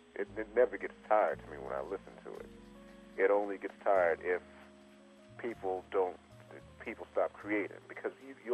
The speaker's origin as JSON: {"language": "English", "town": "Los Angeles", "region": "California", "country": "United States", "tie": "born there", "said": "I mean, though I was born in Los Angeles, my whole family's from New York. So everybody's there."}